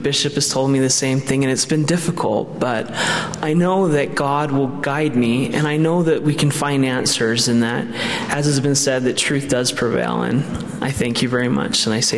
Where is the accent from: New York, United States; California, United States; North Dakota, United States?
California, United States; Bakersfield; I'm from Bakersfield, California.